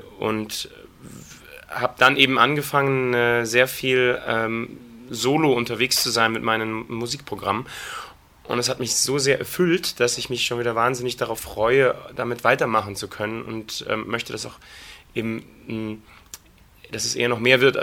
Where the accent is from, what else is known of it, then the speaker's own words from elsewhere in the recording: Bochum, North Rhine-Westphalia, Germany; meine ersten Theatererfahrungen waren damals in Bochum, wo ich herkomme